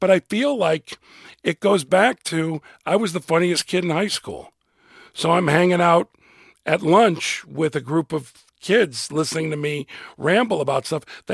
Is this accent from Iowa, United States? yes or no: no; Chicago, Illinois, United States; I am from Chicago. The way a Midwesterner is, the way a Chicagoan is, that is at my soul who I am.